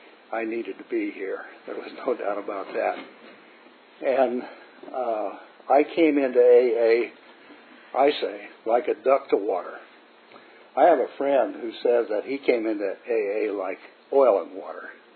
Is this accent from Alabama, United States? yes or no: no; Gordon, Nebraska, United States; I was born in Gordon, Nebraska. It's in the panhandle of Nebraska, up near Wyoming, South Dakota border, in the sand hills.